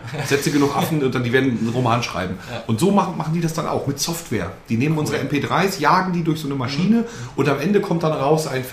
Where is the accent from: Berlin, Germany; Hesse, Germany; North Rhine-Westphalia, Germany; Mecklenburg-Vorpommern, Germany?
Mecklenburg-Vorpommern, Germany; Als Mecklenburger Podcaster und Blogger ist man dafür offensichtlich prädestiniert für den Beta-Test.